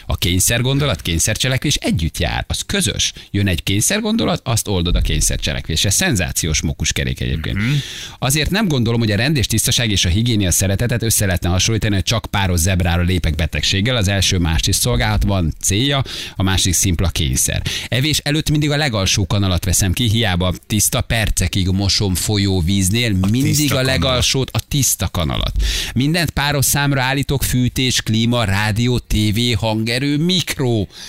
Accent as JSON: {"language": "Hungarian", "town": "Szeged", "region": "Csongrád-Csanád", "country": "Hungary", "said": "szegedi vagyok."}